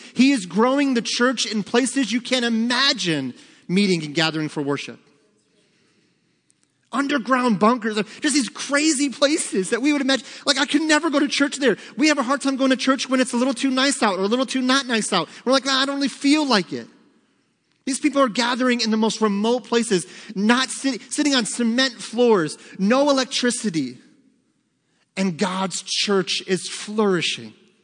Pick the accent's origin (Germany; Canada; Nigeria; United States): United States; And I'm fine with saying the Pledge of Allegiance and affirming that I am an American, and that comes with certain responsibilities.